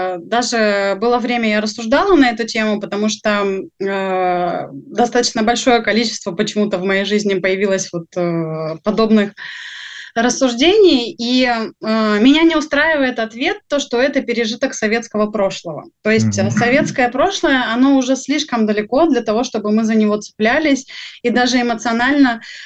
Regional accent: Stavropol Krai, Russia; Я это помню, потому что я выросла в регионе. Я из Ставропольского края.

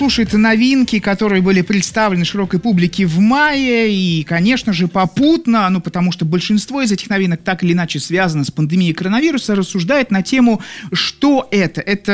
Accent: Saint Petersburg, Russia; дорогие ленинградцы, как я, рожденный в Ленинграде

